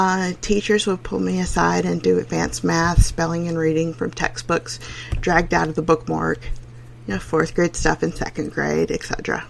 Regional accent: the South, United States; accent: Southern drawl; And yep, there's the y'all. I'm from the American South. So there's going to be some dropping off of the end of words on this podcast. There's going to be some drawling.

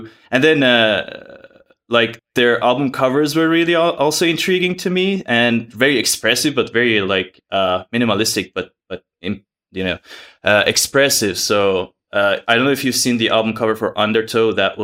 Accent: Iran; moved away as an adult; now in Canada; So I'm coming from Iran. So I immigrated to Canada 2004.

